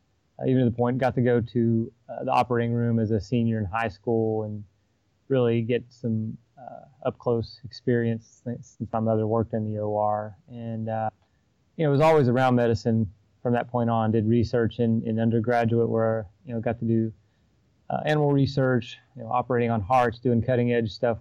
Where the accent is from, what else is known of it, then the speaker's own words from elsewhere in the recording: Tennessee, United States; also born or lived in Nashville; Correct. I was born in Nashville, but grew up in the mountains in East Tennessee.